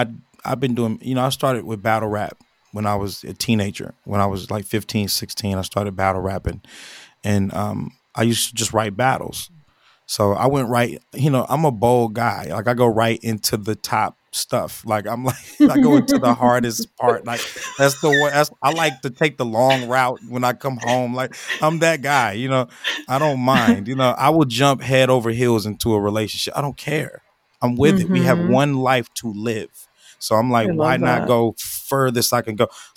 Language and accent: English; Oklahoma City, Oklahoma, United States; Tulsa, Oklahoma. I'm from Oklahoma City, but it was in Tulsa, my first one.